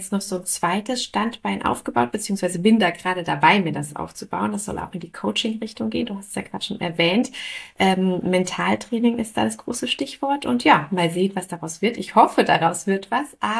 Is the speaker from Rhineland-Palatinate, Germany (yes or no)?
yes; Mainz, Rhineland-Palatinate, Germany; ich komme aus Mainz, ich bin verheiratet, ich habe 2 Kinder.